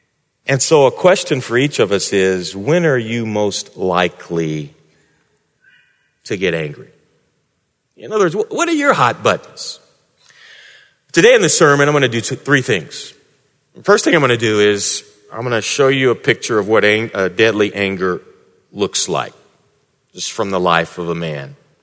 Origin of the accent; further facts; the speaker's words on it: St. Louis, Missouri, United States; also born or lived in Houston; I grew up in St. Louis. You go outside in the middle of the summer and it's like breathing mud. We lived in Houston for a number of years.